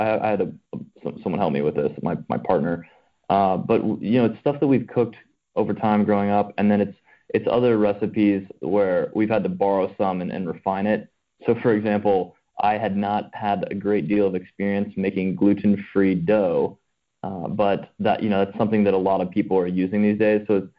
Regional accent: Lexington, Kentucky, United States; also born or lived in Florida; Yeah, I'm from Lexington, Kentucky.

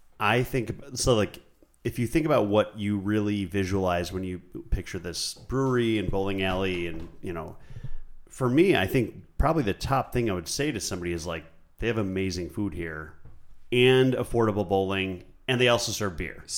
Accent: Buffalo, New York, United States; So I grew up in Buffalo, and we used to go out and get wings at this place called McPartland's, which Andy knows.

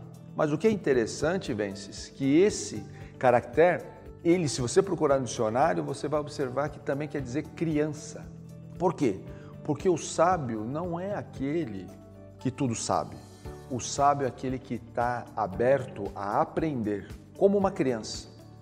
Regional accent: Brazil; born there; eu tenho não só a cultura brasileira, né, de onde eu nasci, local onde eu admiro e amo, mas também eu tenho, através dos meus ancestrais, a cultura japonesa.

